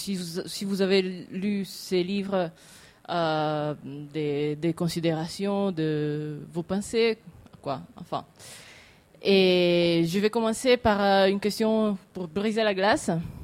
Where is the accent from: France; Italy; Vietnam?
Italy; Je suis italienne, je suis journaliste.